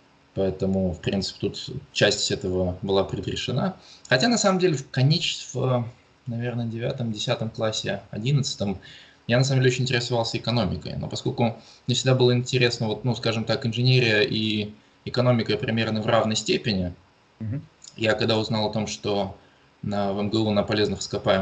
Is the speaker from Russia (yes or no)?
yes; Apatity, Murmansk Oblast, Russia; Ну, вообще, изначально, да, я из Апатитов, то есть я из Мурманской области.